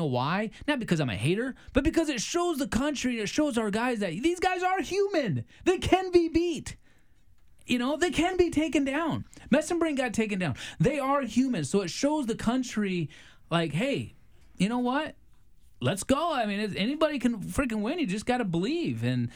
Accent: Iowa, United States; just because I'm from Iowa, I don't like hate Penn State.

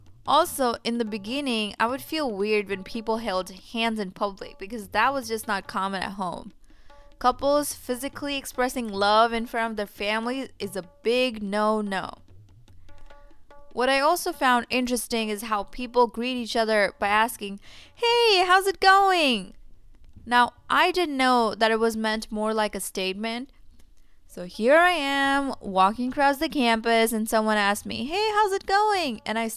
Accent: India; I'm from India.

